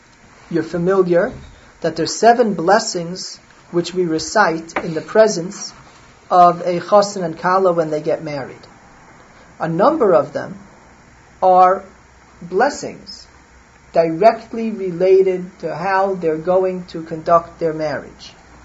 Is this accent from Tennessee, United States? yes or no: no; Muncie, Indiana, United States; When I was growing up in Muncie, I knew of a family.